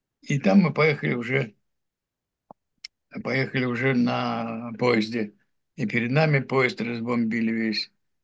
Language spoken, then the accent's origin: Russian; Saint Petersburg, Russia; born there; Вот я там родился. И там упала бомба, самая большая, которая упала на Петербург.